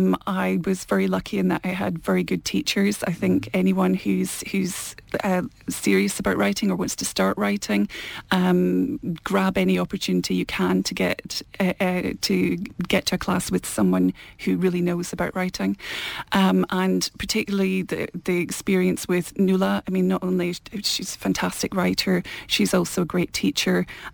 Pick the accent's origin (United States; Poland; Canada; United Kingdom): United Kingdom; Glasgow, Scotland; born there; I am not Irish, I am Scottish, I was born in Glasgow.